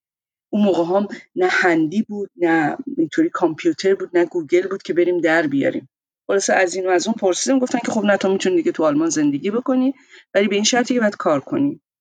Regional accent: Iran; moved away; همین دلیل اصلا از ایران اومدم بیرون،

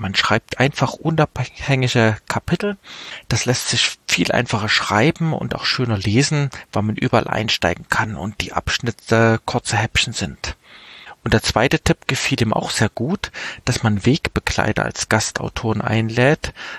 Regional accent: East Germany, Germany; Nur war mein erster Computer kein C64, sondern ein Kleincomputer aus der DDR, wo ich aufgewachsen bin.

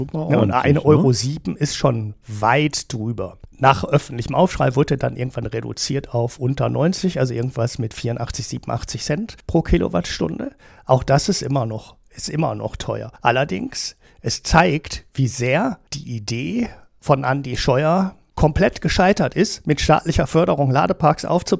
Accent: Netherlands; Ich kann die als Niederländer einfach nicht kaufen.

